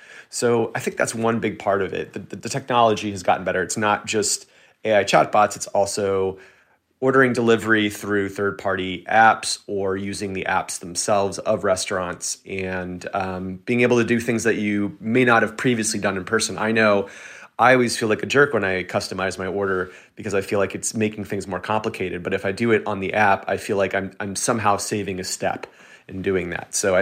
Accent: Texas, United States; I grew up in Texas, which is, very much car-forward in the experience of life there. You drive everywhere.

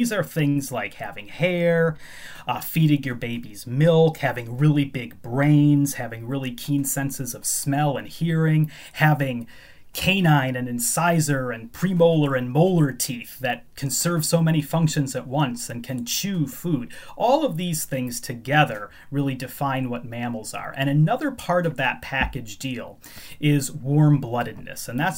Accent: Chicago, Illinois, United States; You know, I grew up in the Chicago area.

